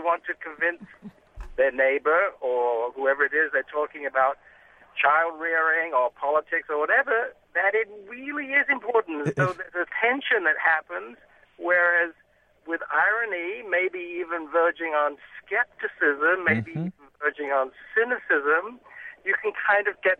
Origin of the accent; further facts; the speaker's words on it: England, United Kingdom; now in United States; I grew up in England, and I spent most of my life, however, in America, so I have that kind of perspective.